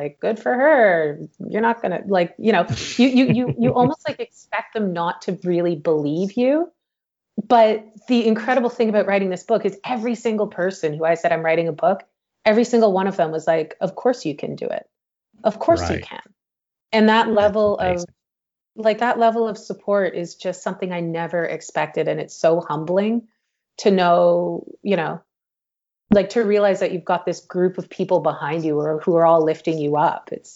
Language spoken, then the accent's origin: English; Toronto, Ontario, Canada; I grew up in Toronto, Ontario.